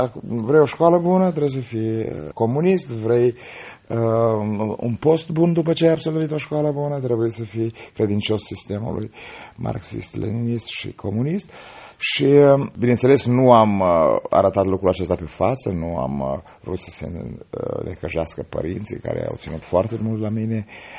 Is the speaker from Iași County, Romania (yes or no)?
no; Bilca, Suceava County, Romania; born there; m-am născut în localitatea Bilca, în județul Suceava, o localitate în nordul județului Suceava.